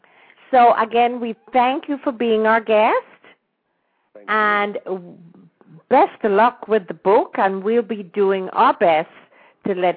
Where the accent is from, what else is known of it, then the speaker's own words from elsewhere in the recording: Jamaica; stories of growing up in Jamaica before independence, because there's not a lot of real documentation about, you know, how we socialized, what went on